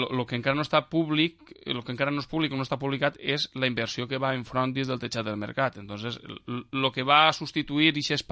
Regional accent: Les Alqueries, Valencian Community, Spain; I les inversions en el poble de les Alqueries no van vindre ni per part de la Diputació, ni per part de la Generalitat, ni per part del mateix municipi.

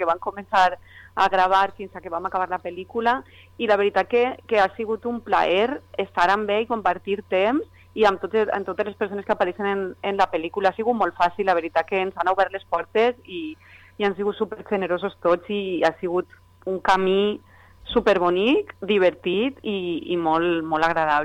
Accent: Albal, Valencian Community, Spain; jo no soc d'allà, jo soc d'Albal, d'un poble de l'Horta de València

